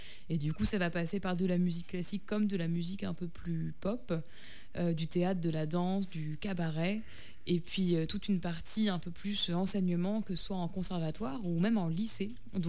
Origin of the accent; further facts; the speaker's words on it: Paris, Île-de-France, France; Je suis née à Paris.